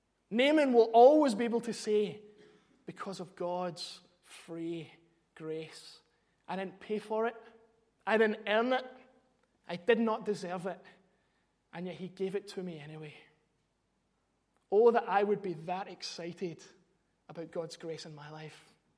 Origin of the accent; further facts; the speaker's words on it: Scotland, United Kingdom; moved away; And it reminds me that I'm Scottish, of what I, you know, what I've left behind.